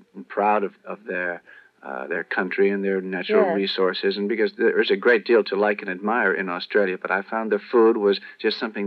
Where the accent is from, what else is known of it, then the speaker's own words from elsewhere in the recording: New England, United States; I grew up in New England, where feeding and eating habits for children are extremely ordinary.